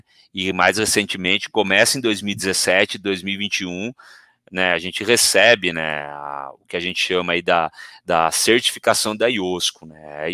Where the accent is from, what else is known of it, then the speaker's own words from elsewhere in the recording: Piracicaba, São Paulo, Brazil; sou aqui de Piracicaba, a turma fala que eu não quis sair da barra da saia da minha mãe, né? Sou nascido aqui